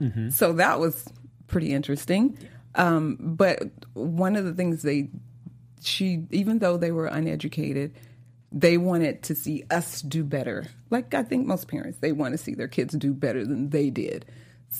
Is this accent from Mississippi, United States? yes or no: yes; Mississippi, United States; now in California, United States; I still lived in Mississippi, but I lived in Biloxi. So it was like a 2.5-3 hour drive from my hometown.